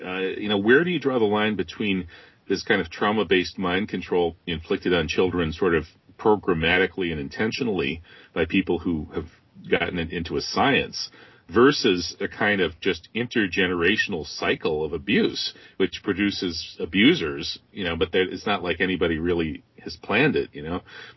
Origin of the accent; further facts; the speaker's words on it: Wisconsin, United States; I grew up in Wisconsin in the 1970s, and here in the heartland, the 60s didn't really arrive until the 70s.